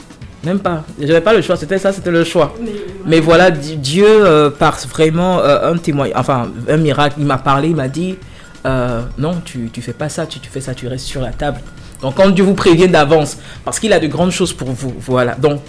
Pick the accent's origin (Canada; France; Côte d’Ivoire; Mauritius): Côte d’Ivoire; moved away; j'étais à Londres comme tout le monde. J'ai quitté la Côte d'Ivoire quoi, il y a 23 ans, 2002. On a eu la chance, on est rentré en août et puis après la guerre a explosé, on est resté ici.